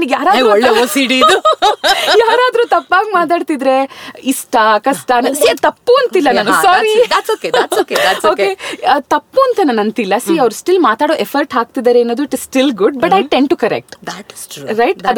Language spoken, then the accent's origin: Kannada; Bengaluru, Karnataka, India; first language Tamil; Kannada is a second language; so ನಾವು we are Iyengars, mother tongue Tamil, but ನಮ್ ತಾತ ಹಿ ಆಲ್ವೇಸ್ ಇನ್ಸಿಸ್ಟೆಡ್ ನೀವು ತಮಿಳ್ ಕಲಿದೆ ಇದ್ರು ಪರವಾಗಿಲ್ಲ, ಕನ್ನಡ ಕಲಿಬೇಕು ಬಿಕಾಸ್ ನಾವು ಬೆಂಗಳೂರಲ್ಲಿ ಇದೀವಿ, ಕರ್ನಾಟಕದಲ